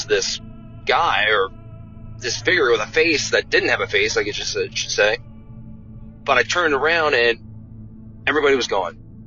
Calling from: Ohio, United States; I'm calling from Perry County, Ohio.

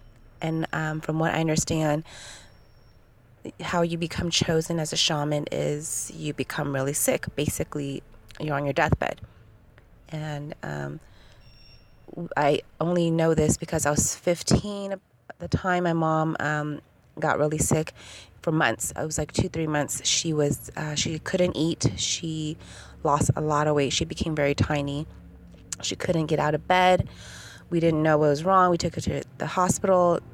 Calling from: California, United States; I'm calling from California.

